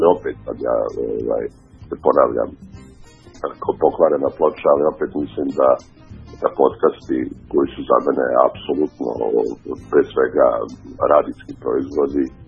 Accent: Banja Luka, Republika Srpska, Bosnia & Herzegovina; ja sam inače Bosanac iz Banja Luke i tamo 80. godina kada sam ja bio srednjoškolac

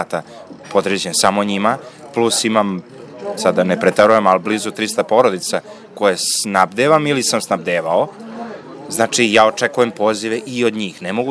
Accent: Serbia; mi smo Srbi, volimo da komentarišemo sve

